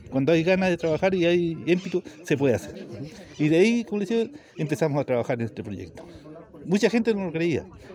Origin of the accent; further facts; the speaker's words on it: Chile; Yo, como buen chileno, no caigo en eso.